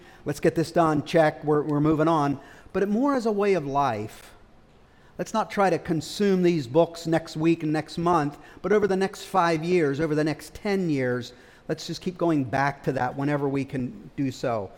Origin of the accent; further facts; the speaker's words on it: Altoona, Pennsylvania, United States; I am, however, not from Lancaster. I'm from Western PA. Blair County is where I'm from, the city of Altoona.